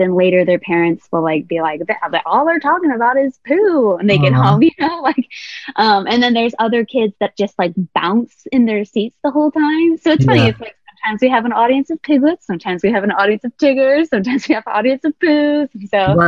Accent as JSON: {"language": "English", "region": "Michigan", "country": "United States", "tie": "born or raised there", "moved": "as an adult", "said": "I grew up in Michigan."}